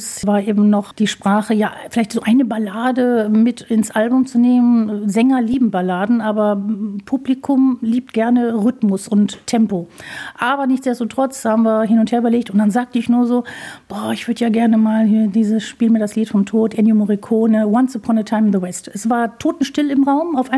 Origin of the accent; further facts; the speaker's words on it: Dinslaken, North Rhine-Westphalia, Germany; live in Dienstlaken meiner Heimatstadt performt